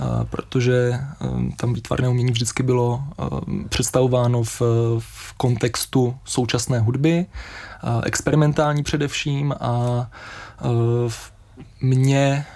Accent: Opava, Moravian-Silesian Region, Czechia; začal se zajímat o umění v mém rodném městě v Opavě

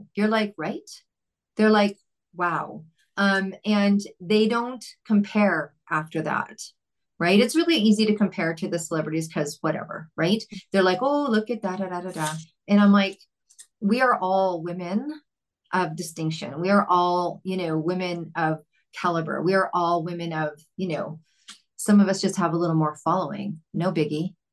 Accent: Vancouver, British Columbia, Canada; I'm from Vancouver, Canada

